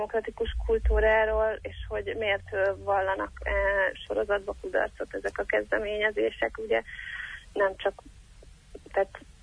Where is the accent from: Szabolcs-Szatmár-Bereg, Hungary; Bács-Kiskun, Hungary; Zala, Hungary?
Szabolcs-Szatmár-Bereg, Hungary; Nyíregyháza; amikor én gimnazista voltam Magyarországon, abszolút működött a Nyíregyházán, ahol felnőttem